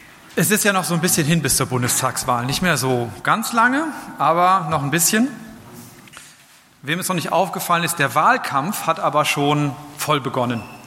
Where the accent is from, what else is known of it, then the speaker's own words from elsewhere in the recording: North Rhine-Westphalia, Germany; Und überhaupt bin ich ja hier auch in der Region aufgewachsen. Und ich kenne ja so die Dörfer und ich weiß ja, wie die Mentalität ist und wie der Oberberger so tickt.